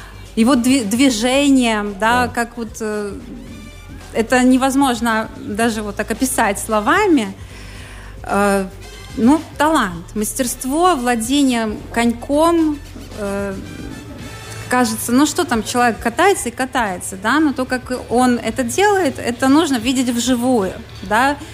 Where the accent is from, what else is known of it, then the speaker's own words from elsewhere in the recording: Daugavpils, Latgale, Latvia; когда они поняли, что я из Даугавпилса